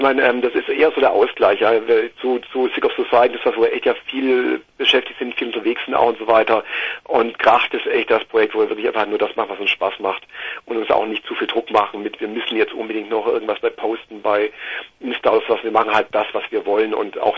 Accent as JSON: {"language": "German", "town": "Ulm", "region": "Baden-Württemberg", "country": "Germany", "lives_now": "Augsburg, Germany", "said": "wir sind quasi aus Augsburg und München, kommen beide aus dem Ulmer Raum, also Süddeutschland auf jeden Fall, kennen uns quasi auch schon seit Jugendtagen"}